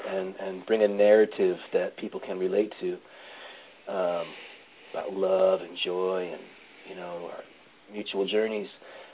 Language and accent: English; Phoenixville, Pennsylvania, United States; I remember a show that I played in our hometown, in my hometown, out in Phoenixville.